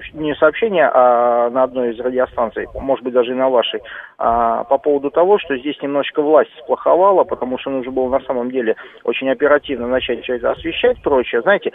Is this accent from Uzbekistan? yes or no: yes; Tashkent, Uzbekistan; я был у себя на родине в городе Ташкенте